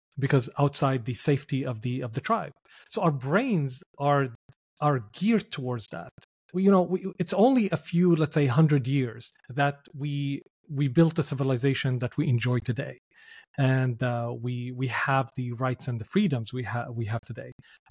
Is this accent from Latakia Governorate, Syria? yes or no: no; Damascus, Damascus Governorate, Syria; I was lucky because I grew up in Syria. So growing up in Syria, Damascus, Syria, the oldest capital in the world